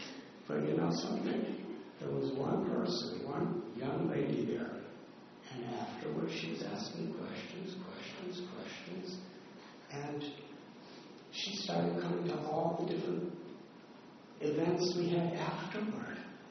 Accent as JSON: {"language": "English", "country": "United States", "tie": "born or raised there", "said": "when you're a teenager growing up in America, you want to become 21 so you can go in a bar. But then I went to India as 19, and I became a devotee"}